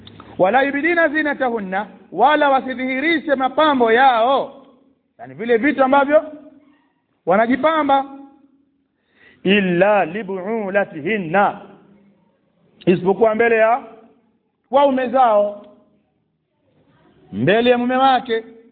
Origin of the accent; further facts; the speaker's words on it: Tanga, Tanga Region, Tanzania; Bwana mmoja kule kwetu Tanga kule alimwacha mtoto wake